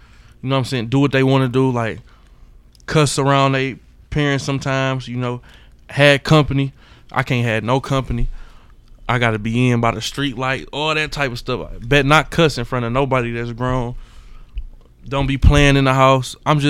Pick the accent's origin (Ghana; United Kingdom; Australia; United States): United States; Detroit, Michigan; I'm from the west side of Detroit, Joy Road area.